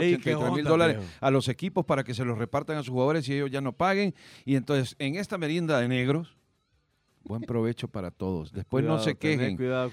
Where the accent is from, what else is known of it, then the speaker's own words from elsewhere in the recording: El Salvador; somos salvadoreños